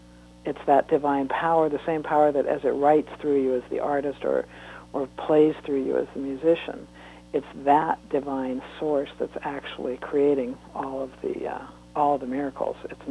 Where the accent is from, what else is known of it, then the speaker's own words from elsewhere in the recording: Ohio, United States; born there; They went back for about a year or 2 years, and I was born in Ohio then. And then we moved back out here again, I think, for my father's business.